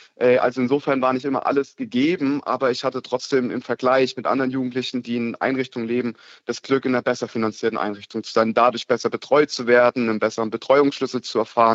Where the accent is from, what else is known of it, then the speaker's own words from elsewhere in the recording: Kaiserslautern, Rhineland-Palatinate, Germany; kam ich direkt just im Anschluss in die Enobhutnahme in die Einrichtung nach Bad Fischbach-Burgalben, also etwa 35 Kilometer entfernt von Kaiserslautern, meiner Heimatstadt, und bin danach ins SOS Kinderdorf nach Kaiserslautern gekommen, wo ich dann 5 Jahre meines Lebens dort verbringen durfte